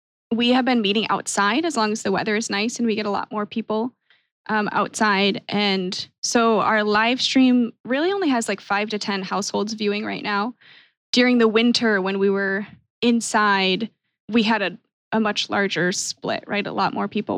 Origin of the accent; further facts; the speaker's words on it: Grand Rapids, Michigan, United States; Well, I'm from Grand Rapids.